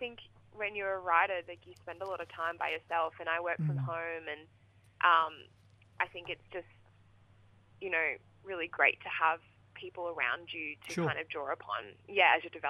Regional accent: Brisbane, Queensland, Australia; now in Sydney, Australia; So I moved to Sydney 12 months ago because I'm from Brisbane.

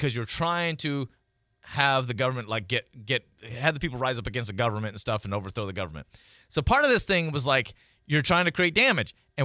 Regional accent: England, United Kingdom; now in United States; I'm from England. And I've never heard of an English muffin until I came to America.

